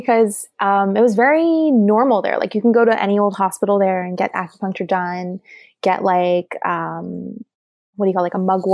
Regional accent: Shanghai, China; also born or lived in Taiwan / South Korea / Thailand; I grew up in Shanghai and Taiwan and we moved around a little bit. I spent some time in Korea and some time in Thailand more, but a lot of time in Asia.

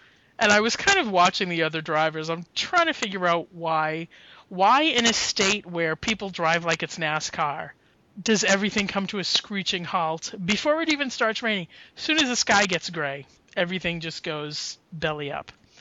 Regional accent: Boston, Massachusetts, United States; I mean, I'm from Boston. I know this. I lived it.

